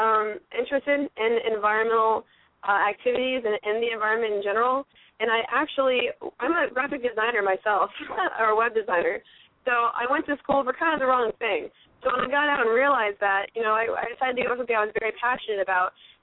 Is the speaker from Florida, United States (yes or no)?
yes; West Palm Beach, Florida, United States; I'm a Florida native, born and raised in West Palm Beach, Florida.